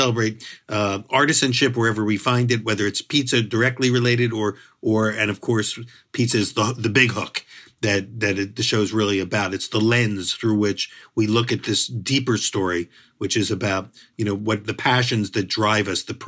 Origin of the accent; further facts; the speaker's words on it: Philadelphia, Pennsylvania, United States; I grew up in Philadelphia, which is a good food city, very good food city.